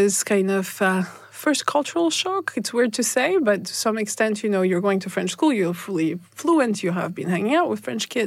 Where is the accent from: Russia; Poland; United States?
Russia; born there; English is a second language; I was born in Russia in the 80s. My Lebanese dad was running a French business under the umbrella of the French embassy